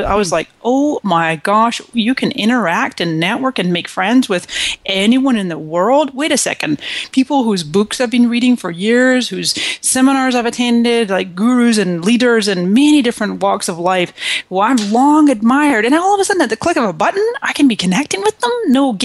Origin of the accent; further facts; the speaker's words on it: Scotland, United Kingdom; moved away as an adult; also born or lived in Canada; now in United States; And so I came to this country in 1999 from Scotland, mm-hmm. and before that I was born in Canada.